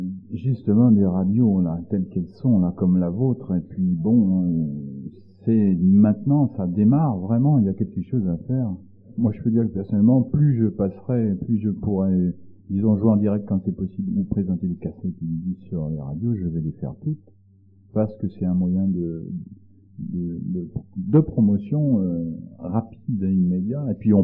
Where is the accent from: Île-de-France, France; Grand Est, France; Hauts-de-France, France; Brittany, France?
Île-de-France, France; Paris; je suis de Paris, hein, je suis de passage ici